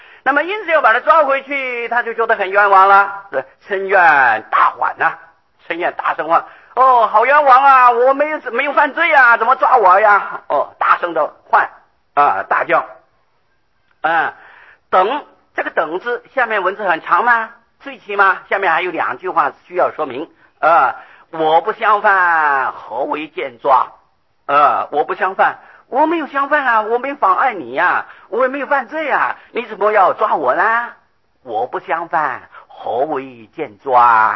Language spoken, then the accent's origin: Chinese; Pingtung County, Taiwan; 那我们屏东人的客家话就冲快啊